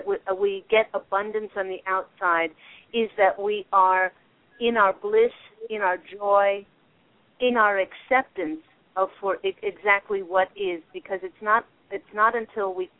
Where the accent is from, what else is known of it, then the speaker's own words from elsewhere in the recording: New York, United States; Oh, I am a New York girl. I am. They say that you can take the girl out of New York, but you can't take New York out of the girl.